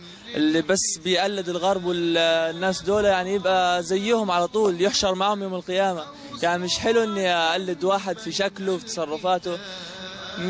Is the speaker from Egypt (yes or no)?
no; Palestine; من فلسطين، طالب في كلية الهندسة في جامعة مصر.